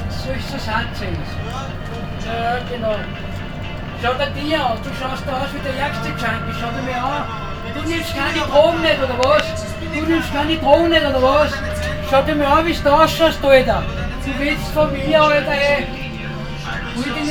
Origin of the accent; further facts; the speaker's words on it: Austria; Ich bin ein Österreicher.